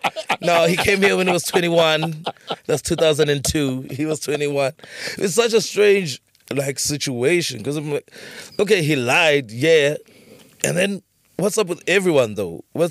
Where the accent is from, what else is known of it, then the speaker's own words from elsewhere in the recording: Barberton, Mpumalanga, South Africa; I'm from Barberton, very small town.